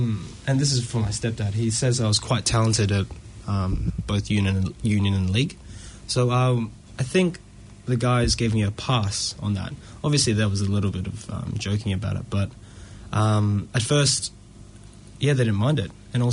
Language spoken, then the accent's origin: English; Sydney, New South Wales, Australia; So I grew up in Sydney.